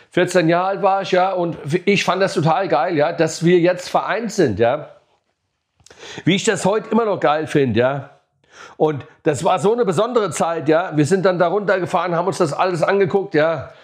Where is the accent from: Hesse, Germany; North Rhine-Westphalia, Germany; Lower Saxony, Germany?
Hesse, Germany; Pohlgöns; also born or lived in Bad Nauheim; ich bin ja geboren und aufgewachsen in Hessen, ja, geboren bin ich in Bad Nauheim, aufgewachsen bin ich in Polgöns, ein wunderschöner Ort in der Wetterau